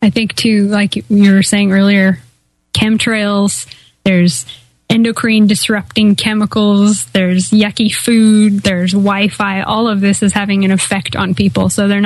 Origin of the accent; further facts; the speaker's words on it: Pacific Northwest, United States; I'm from the West Coast, the Northwest, Portland, Seattle, you know, the grunge movement.